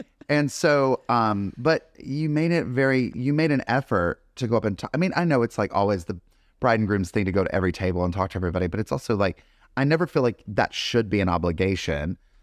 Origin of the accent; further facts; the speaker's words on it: North Carolina, United States; because growing up in North Carolina, we never really had black and white cookie.